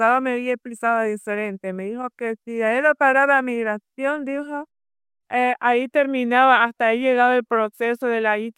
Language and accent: Spanish; Nicaragua; Yo soy de Nicaragua.